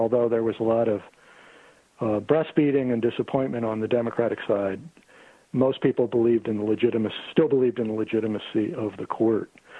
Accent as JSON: {"language": "English", "region": "Pennsylvania", "country": "United States", "tie": "born or raised there", "said": "And let's say it all comes down to my home state of Pennsylvania."}